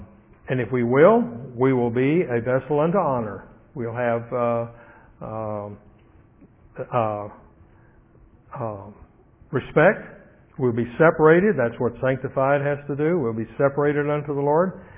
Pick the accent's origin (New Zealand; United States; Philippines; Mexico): United States; Minneapolis, Minnesota; He's from St. Louis, and we're from Minneapolis